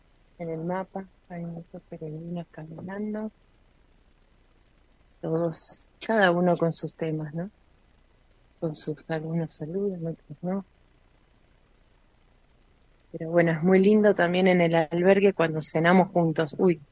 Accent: Argentina; les llama mucho la atención cuando decimos que somos de Argentina

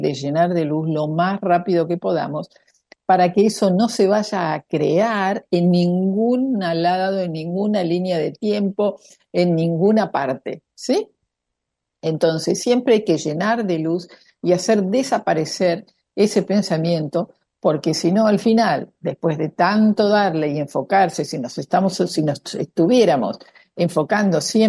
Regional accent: Argentina; born there; por algo nacimos acá en la Argentina y no nacimos en otro país.

